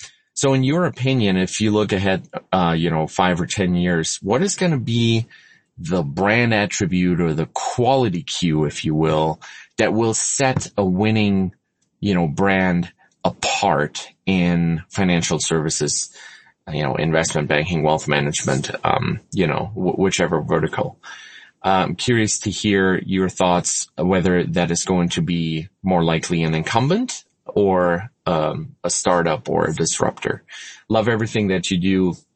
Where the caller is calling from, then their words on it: Denver, Colorado, United States; I'm calling in from Denver, Colorado.